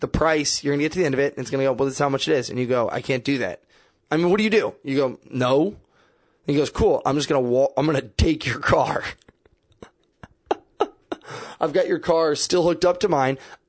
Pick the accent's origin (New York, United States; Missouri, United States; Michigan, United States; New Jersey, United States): Missouri, United States; Kansas City; You can't do, and I'm from Kansas City, you can't go anywhere. To walk out of where my parents live is like 3/4 of a mile.